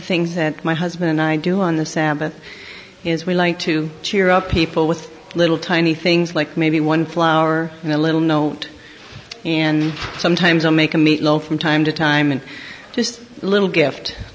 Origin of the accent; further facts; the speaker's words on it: San Diego, California, United States; I'm from San Diego, California.